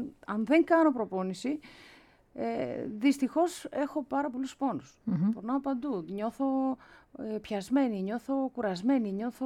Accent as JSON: {"language": "Greek", "country": "Greece", "said": "Με το που πήγα εκεί, γεια σας ήρθα, είμαι από την Ελλάδα"}